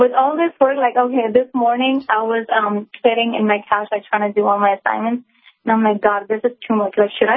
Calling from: Pennsylvania, United States; So like I said … I'm calling from Pennsylvania.

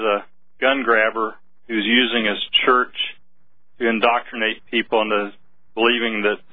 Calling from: Pensacola, Florida, United States; Hello. I'm calling from Pensacola

